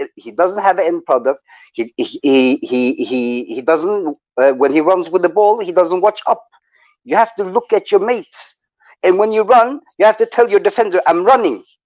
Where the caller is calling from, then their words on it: Norway; I'm calling from Norway, man.